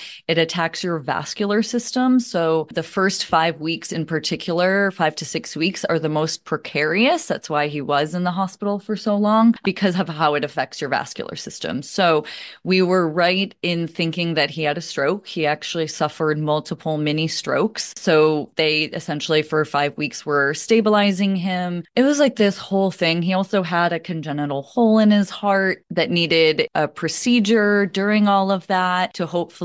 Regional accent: Massachusetts, United States; also born or lived in San Diego, United States; I moved from San Diego, where I was for 12 years, back to Massachusetts, where I grew up. And I planned to stay with my parents after very long time living alone, just to stay here for the summer. They live on Cape Cod.

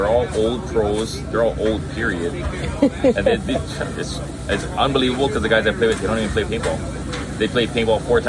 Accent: Maui, Hawaii, United States; I'm from Maui. Probably one of the only guys from Maui that plays on Oahu with the rest of Hawaiian Heat.

